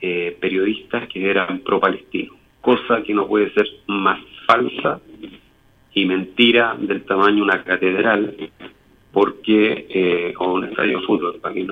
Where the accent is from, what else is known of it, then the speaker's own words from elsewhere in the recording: Chile; nosotros somos ciudadanos chilenos y votamos en Chile, digamos.